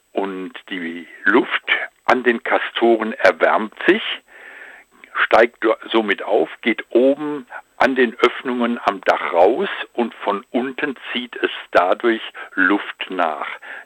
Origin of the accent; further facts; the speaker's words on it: Gundremmingen, Bavaria, Germany; Nein, ich komme nicht aus Gorleben. Der Anfangsbuchstabe stimmt. Es ist Gundremming.